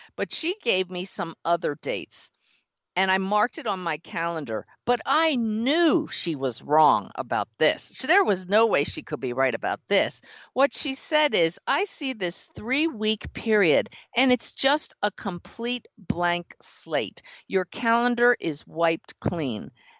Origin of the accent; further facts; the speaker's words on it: Pennsylvania, United States; because I will be 59 next month. In fact, this Saturday, because it's next month, August, and I grew up near Philadelphia.